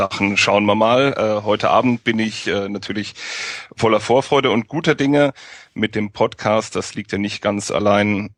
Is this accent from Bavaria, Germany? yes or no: no; Darmstadt, Hesse, Germany; born there; moved away; Weil ich den Verein meiner Geburtsstadt seit der Saison 94/95 verfolge, nur die wenigste Zeit davon aus Darmstadt heraus.